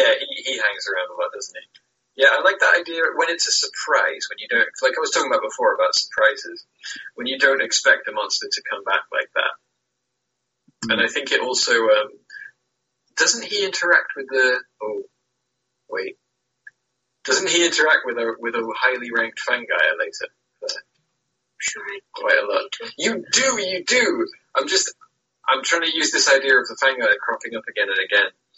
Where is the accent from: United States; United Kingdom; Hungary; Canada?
United Kingdom; England; I'm like, oh, this is like this, and this is like this, blah, blah, blah, I'm English.